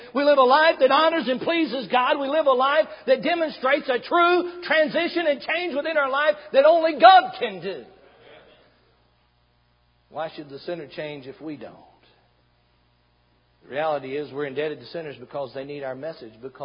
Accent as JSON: {"language": "English", "region": "Mississippi", "country": "United States", "tie": "born or raised there", "also_born_or_lived": "Alabama", "said": "I grew up in Mississippi. I was originally born in Alabama. We moved to Mississippi and just outside of Memphis, Tennessee, there in northwest Mississippi."}